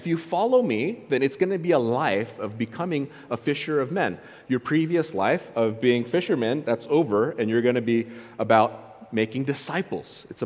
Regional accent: United States; Now, when I was a kid and I was taught that song, and I grew up in the United States

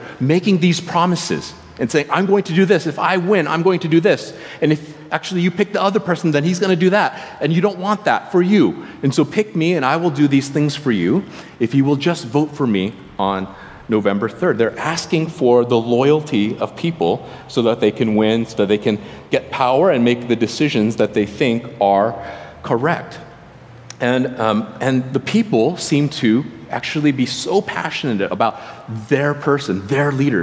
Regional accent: United States; moved away; because I'm from the United States, I still keep track of what's going on there, what's happening in America.

